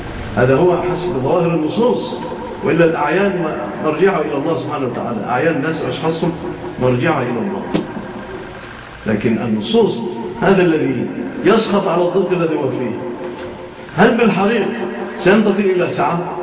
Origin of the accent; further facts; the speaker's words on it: Egypt; وعافى الله بلادنا مصر من هذه الهزات